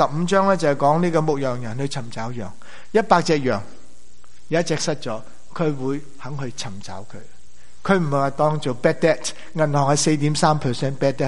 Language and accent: Chinese; China; 我们中国人有个福气，就还有春节，还可以再计划